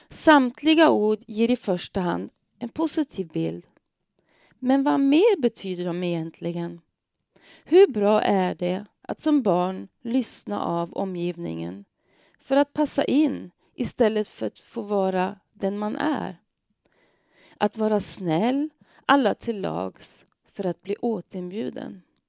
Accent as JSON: {"language": "Swedish", "country": "Germany", "second_language": "Swedish", "lives_now": "Sweden", "said": "det första jag målmedvetet bestämde mig för var att det inte skulle höras att jag var invandrare eller tysk."}